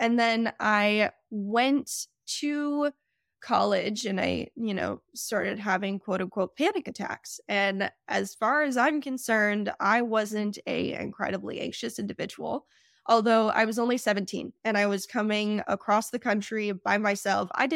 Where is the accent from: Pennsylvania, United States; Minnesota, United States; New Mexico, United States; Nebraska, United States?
New Mexico, United States; I grew up in New Mexico, and then I went to college at Arizona State. So I'm a West Coast girl.